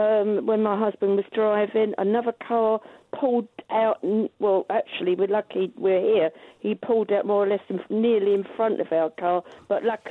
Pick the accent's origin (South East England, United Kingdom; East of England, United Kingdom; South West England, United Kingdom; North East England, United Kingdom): East of England, United Kingdom; Holland-on-Sea; Yeah, I'm from Holland-on-Sea, Essex.